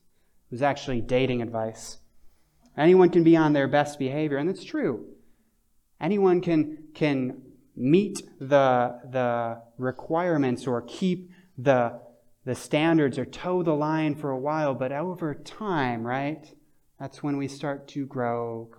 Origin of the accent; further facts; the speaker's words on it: Michigan, United States; I come from Michigan, so we don't have mountains.